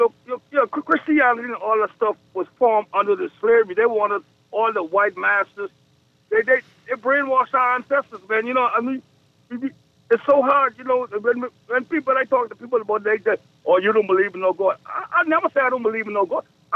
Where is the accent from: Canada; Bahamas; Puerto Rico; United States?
Bahamas; So, you know, as a youth growing up in the Bahamas, you know, I went to the Anglican church, you know what I'm saying?